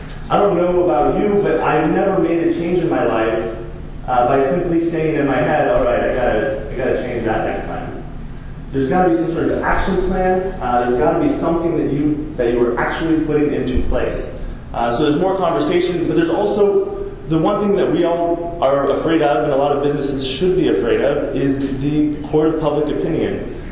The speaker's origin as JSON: {"language": "English", "region": "Oregon", "country": "United States", "said": "As Anthony said … I'm from Oregon."}